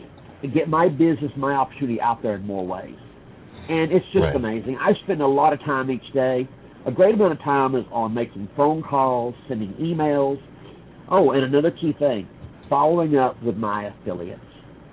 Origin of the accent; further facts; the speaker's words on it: Appalachia, United States; I'm from Appalachia, but my wife mm-hmm. is from Detroit.